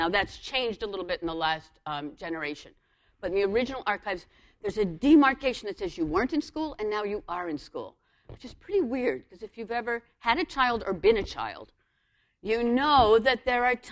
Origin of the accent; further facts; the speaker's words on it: Chicago, Illinois, United States; Now, I'm from Chicago, so this is a little bit made up.